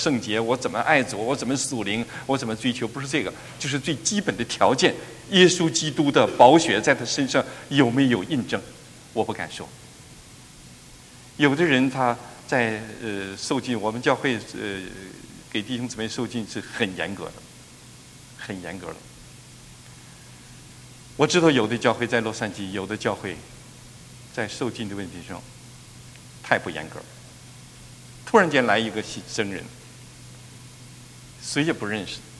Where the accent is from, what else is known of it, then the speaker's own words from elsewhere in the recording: China; 原谅我大陆的，因为我也是大陆的哈。